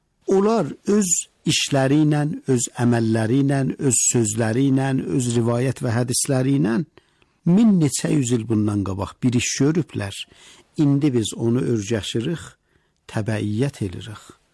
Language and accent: Azerbaijani; Iran